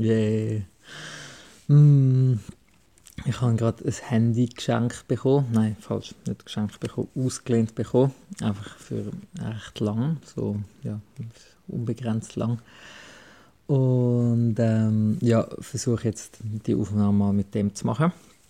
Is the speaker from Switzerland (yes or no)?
yes; Switzerland; die ich da als Schweizer automatisch gerade habe